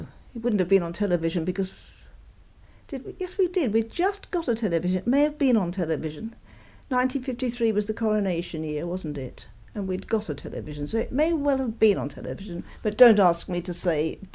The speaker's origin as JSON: {"language": "English", "town": "Beckenham", "region": "London", "country": "United Kingdom", "tie": "born or raised there", "also_born_or_lived": "Croydon", "said": "I lived in Beckenham by then. I was born in Croydon, but we moved to Beckenham when I was a year old."}